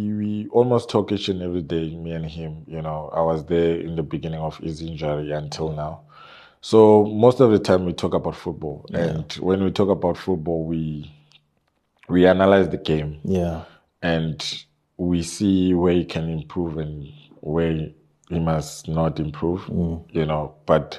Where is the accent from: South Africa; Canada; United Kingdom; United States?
South Africa; But it helped us as South African, the national team as well, to do well, you know.